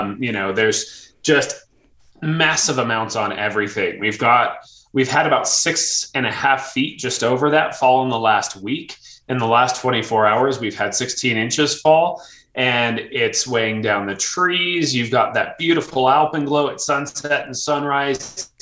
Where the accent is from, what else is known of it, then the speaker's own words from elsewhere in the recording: Denver, Colorado, United States; I grew up in Denver, Colorado